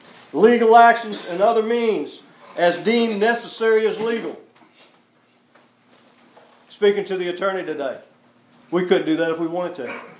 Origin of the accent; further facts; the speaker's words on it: Florida, United States; I'm a law enforcement officer. I was from Florida. I was a state trooper.